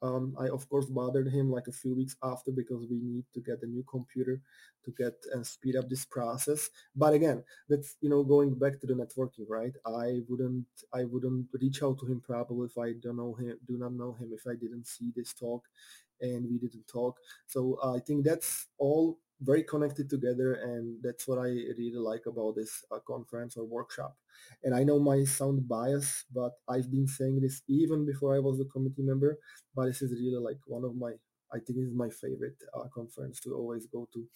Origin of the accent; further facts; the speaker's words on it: Czechia; He's from Czech Republic. I'm from Czech Republic as well.